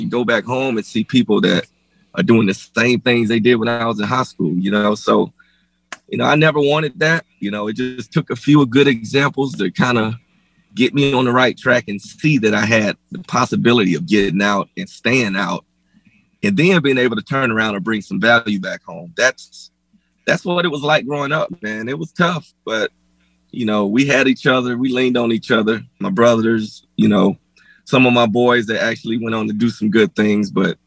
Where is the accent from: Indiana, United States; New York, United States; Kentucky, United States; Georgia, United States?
Georgia, United States; Folkston; Folkston, Georgia. South Georgia. Mm-hmm. Small town.